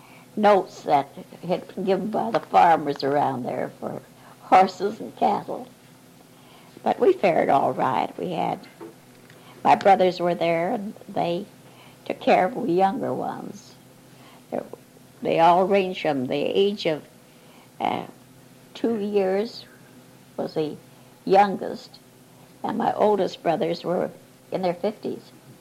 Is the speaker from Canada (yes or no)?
yes; Winnipeg, Manitoba, Canada; born there; Oh, I was born in Winnipeg, Manitoba.